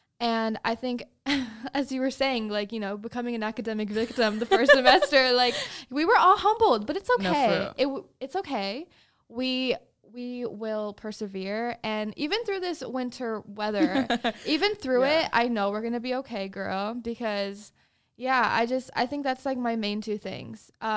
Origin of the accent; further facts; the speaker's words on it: Texas, United States; Especially, you know, we're from Texas. Like coming here, it's like a huge change.